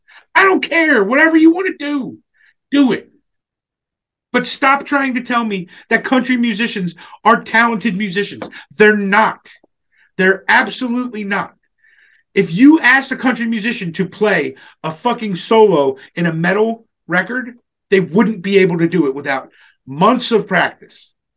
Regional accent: Philadelphia, Pennsylvania, United States; born there; Do I care that I was born in Philadelphia or outside of Philadelphia, and that means I should like every Philly team?

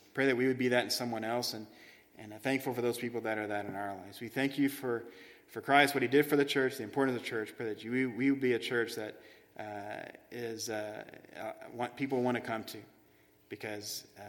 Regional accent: Midland, Texas, United States; The relationships that happen is not just because I grew up in Midland, Texas

